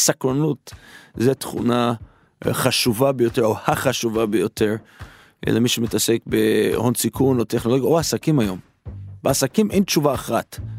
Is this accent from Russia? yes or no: no; Manhattan, New York, United States; Hebrew is a second language; moved away as an adult; now in Israel; גדלתי, כפי שאתם שומעים במבטא, בארצות הברית. לא בארץ, גדלתי בניו יורק, במנהטן. חונכתי במנהטן. בגיל 18, סליחה, באתי לישראל